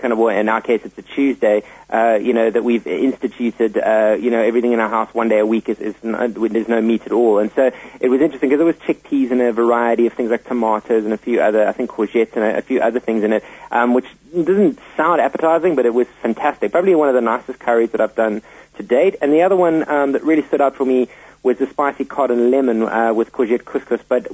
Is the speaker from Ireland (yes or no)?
no; Durban, KwaZulu-Natal, South Africa; I grew up in Durban